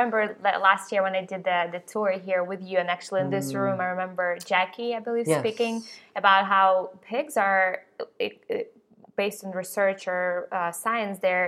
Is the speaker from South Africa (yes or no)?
no; Ukraine; English is a second language; now in United States; And I remember growing up in Ukraine, so especially when I was growing up, I didn't know any vegetarians or vegans at that point at all.